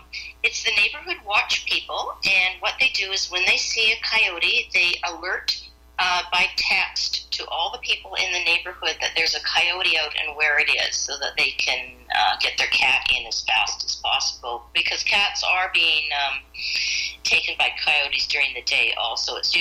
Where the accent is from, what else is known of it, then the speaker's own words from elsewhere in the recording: Saskatchewan, Canada; You know, I'm from Saskatchewan, and we never had coyotes.